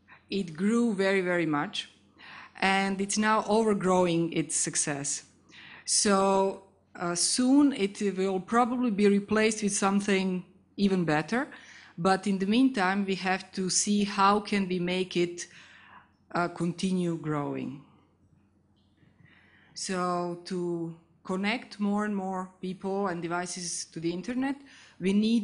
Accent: Belgrade, Serbia; also born or lived in Amsterdam, Netherlands; I'm from Belgrade and Amsterdam.

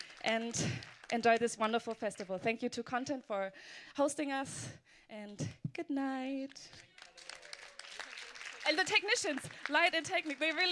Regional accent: Germany; So basically, I grew up in the diaspora. So I was born in Germany as a child of a German father and a Papua New Guinean mom.

